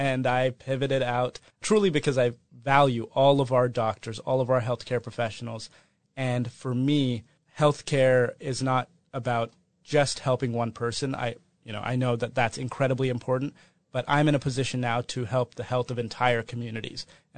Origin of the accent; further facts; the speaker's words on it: Redmond, Washington, United States; I bring up Redmond because that's the community and that's the town that I grew up in. Born and raised in Redmond, Washington, the 48th Legislative District